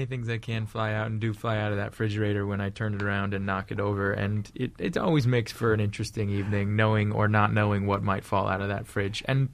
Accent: United States; particularly as an American audience, or I speak for myself when I say this, there's this desperation for a theme.

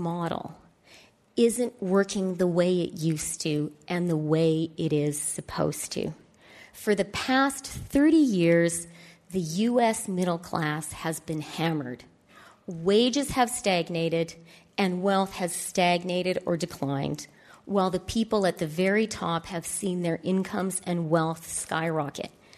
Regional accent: Canada; as a Canadian

